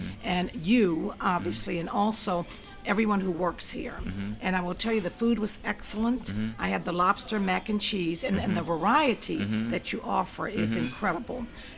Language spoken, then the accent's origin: English; Washington, D.C., District of Columbia, United States; now in Virginia, United States; You know, we are from the Washington, D.C. area. Mm-hmm. We live in Virginia